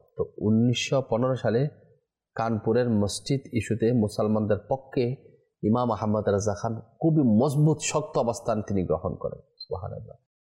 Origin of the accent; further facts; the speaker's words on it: Chittagong, Chittagong Division, Bangladesh; আমার বাড়ি হচ্ছে চট্টগ্রাম, চট্টগ্রামের ল্যাঙ্গুয়েজটা আলাদা, চট্টগ্রামের ভাষা, চট্টগ্রামের সংস্কৃতি সেটার সাথে অন্য জায়গার সাথে হবে না।